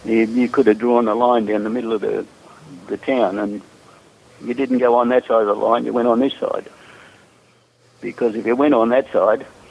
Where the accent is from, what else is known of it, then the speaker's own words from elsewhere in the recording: Australia; Yeah, well, I did this to him, and I didn't know it, being an Australian.